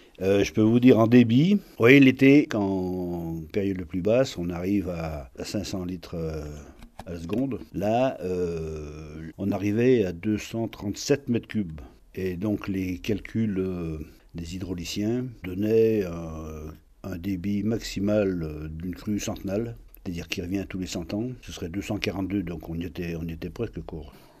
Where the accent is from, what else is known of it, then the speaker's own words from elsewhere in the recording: Saint-Rambert, Auvergne-Rhône-Alpes, France; born there; Je suis né à Saint-Rambert